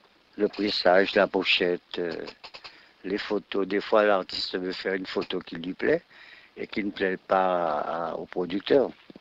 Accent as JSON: {"language": "French", "country": "Guadeloupe", "said": "Ici, le problème que nous avons, quand on est Guadeloupéen, on vous trouve tous les défauts."}